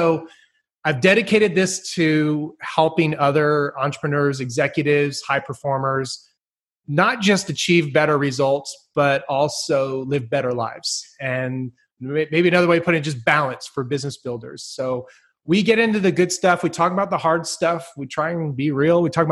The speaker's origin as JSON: {"language": "English", "town": "San Francisco", "region": "California", "country": "United States", "tie": "born there", "said": "I was born in San Francisco, so it just gets stamped on you."}